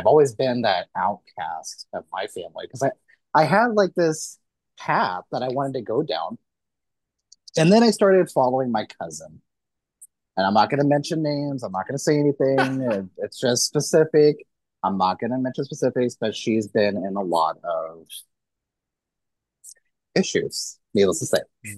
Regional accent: Missouri, United States; because I grew up in Missouri. And obviously, what happens there still does matter. I live across the state line in Kansas now.

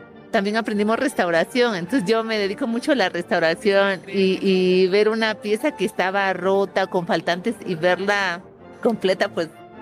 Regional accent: Santa Ana Zegache, Oaxaca, Mexico; todos somos originarios de Santa Ana Segache

